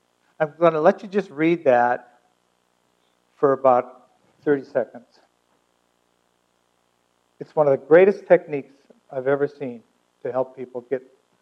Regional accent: United States; I'm an American. I have the rights of an American.

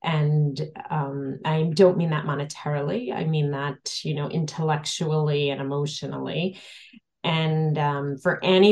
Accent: Brooklyn, New York, United States; No, I grew up in Brooklyn, born and bred. I went to grammar school at St. Edmund's in Marine Park near Sheepshead Bay, and I attended high school Bishop Kearney

